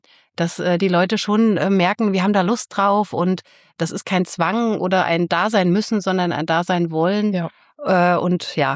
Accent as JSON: {"language": "German", "town": "Fulda", "region": "Hesse", "country": "Germany", "tie": "born there", "said": "Ich komme aus der Gegend. Bin in Fulda geboren."}